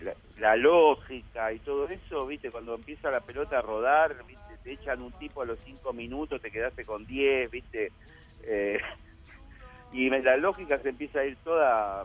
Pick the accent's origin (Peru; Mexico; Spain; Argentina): Argentina; Como argentino, sobre todo los segundos tiempos.